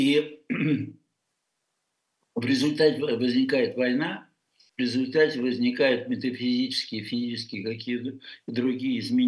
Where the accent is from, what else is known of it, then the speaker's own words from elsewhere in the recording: Russia; moved away as an adult; после того, как я уехал из России, это что такое несовершенство человеческой души, души и природы. Потому что мы все в России воспитаны на французском просветительстве.